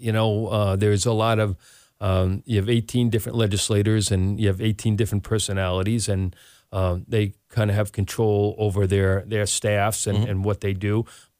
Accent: Massapequa, New York, United States; I came from Oyster Bay, from the town of Oyster Bay, Massapequa, right, is where I grew up, and my family was involved in politics there.

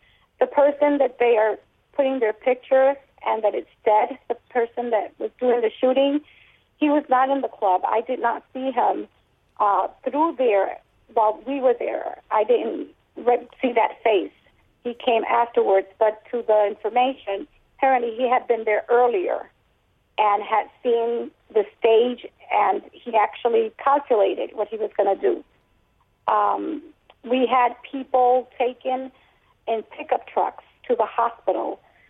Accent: Florida, United States; We're not from Orlando. We're from a close-by city

